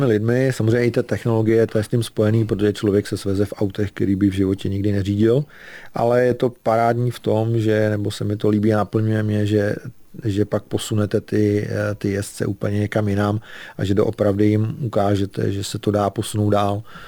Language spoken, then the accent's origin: Czech; Kraslice, Karlovy Vary Region, Czechia; jsem rodák z Kraslic a jsem na to tam hrdej, takže nemám důvod se někam asi stěhovat.